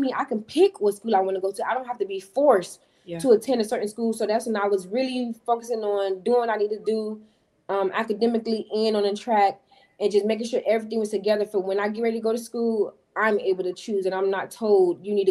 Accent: Florida, United States; get away from home, get away from Florida. Yeah. I grew up in Florida. I seen everything I needed to see.

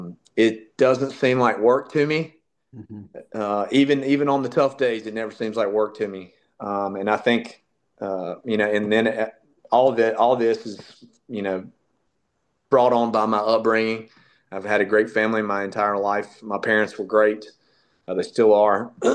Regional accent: Lexington, North Carolina, United States; I grew up in Lexington, North Carolina, barbecue capital of the USA, and went to UNC Charlotte, and studied criminal justice.

